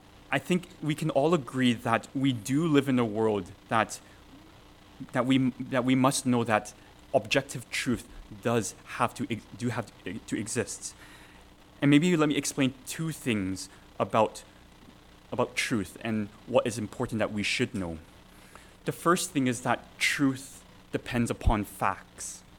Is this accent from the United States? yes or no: no; Canada; as a Canadian citizen, that we are required to attend if you're above the age of 18 and if you are selected